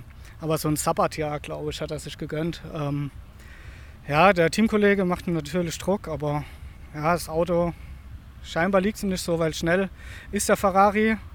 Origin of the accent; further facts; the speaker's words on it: Gottmadingen, Baden-Württemberg, Germany; Aus dem Bodenseekreis, Gottmarding, so ein kleines Kaff bei Singen.